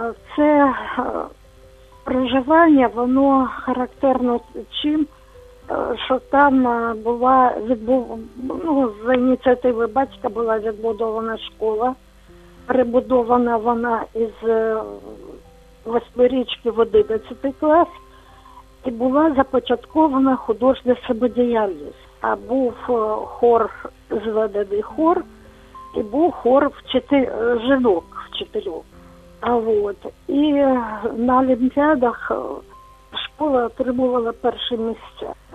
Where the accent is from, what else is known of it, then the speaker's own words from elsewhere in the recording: Khmelnytskyi, Khmelnytskyi Oblast, Ukraine; also born or lived in Rivne; Народилася я у Рівному, але це місто у мене, воно тільки в паспорті.